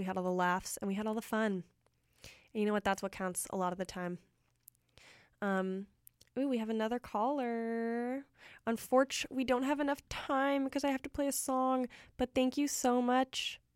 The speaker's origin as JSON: {"language": "English", "country": "United States", "lives_now": "Canada", "said": "I think about it a lot because I'm actually from America"}